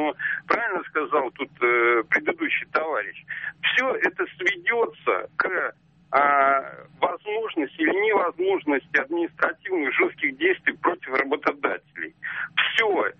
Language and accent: Russian; Moscow, Russia; я москвич. Но положение тяжелое, 59 лет